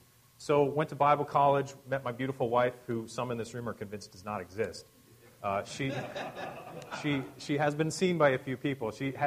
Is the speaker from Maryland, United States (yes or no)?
no; Pensacola, Florida, United States; now in California, United States; I grew up in Pensacola, Florida. My dad taught at Pensacola Christian College for 20, 25 years.